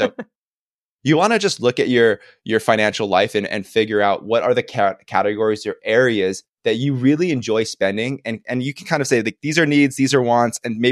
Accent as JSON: {"language": "English", "town": "Kaneohe", "region": "Hawaii", "country": "United States", "tie": "born or raised there", "said": "I grew up in Kaneohe, Kahalu on Oahu, which is like a little bit more rural country."}